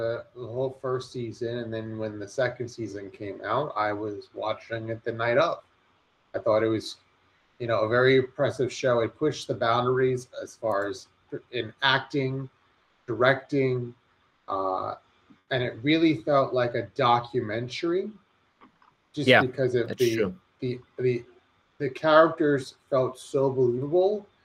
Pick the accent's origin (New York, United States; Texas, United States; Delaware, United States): New York, United States; New York City; it takes place on the Upper East Side, which is where I grew up in New York City.